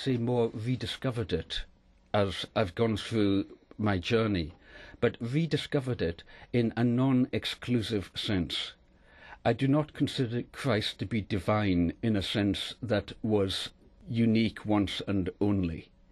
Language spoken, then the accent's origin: English; Isle of Lewis, Scotland, United Kingdom; also born or lived in England; Presbyterian, I grew up on the Isle of Lewis. Although I was born in England, that has very little impact upon my identity. I grew up in the Isle of Lewis of a father who was a doctor in a rural community, and it was a profoundly Presbyterian community